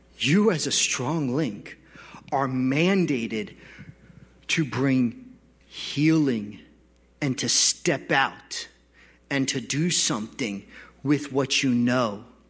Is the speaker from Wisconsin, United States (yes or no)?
yes; Wisconsin, United States; I'm from Wisconsin. And here's what we do for fun. We go mudding for fun.